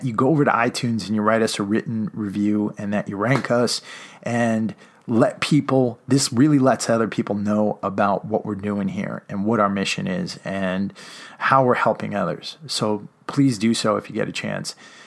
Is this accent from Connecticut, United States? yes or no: yes; Connecticut, United States; it's kind of reminding me of my hometown in Connecticut.